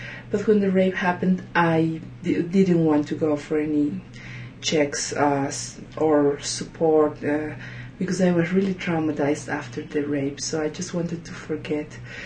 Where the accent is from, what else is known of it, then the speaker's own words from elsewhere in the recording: Bolivia; English is a second language; I come from Bolivia. I am an anthropologist by training.